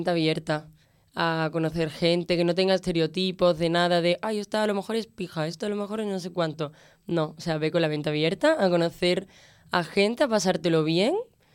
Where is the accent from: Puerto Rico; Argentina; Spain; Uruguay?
Spain; Seville, Andalusia; moved away; Cada vez que hablo, mira que yo no tengo tanto acento, pero cada vez que hablo siempre alguien en el taxi, en portero, no sé qué, mucha gente me dice, ah, tú eres de Sevilla